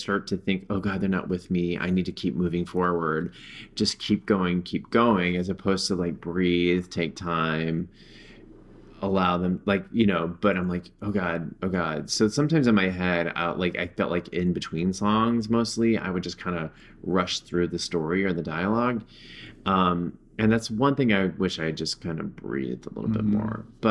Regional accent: Orange, Texas, United States; growing up in Orange, Texas, a conservative town, there's so many closeted people.

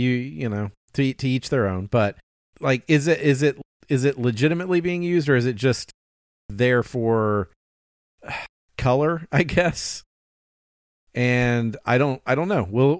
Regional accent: Texas, United States; I've had some bad barbecue in my hometown in Texas.

